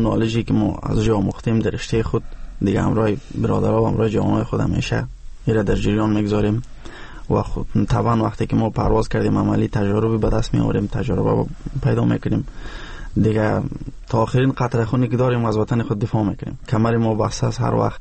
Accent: Afghanistan; باز هم توکل به خدا ما خوب ما شما افغان هستیم

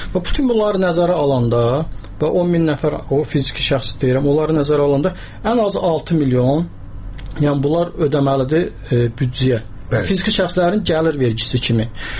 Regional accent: Nakhchivan, Azerbaijan; Mən həm də Naxçıvanlıyam və biraz da Naxçıvanlı kimi çıxış eləmək istəyirəm.

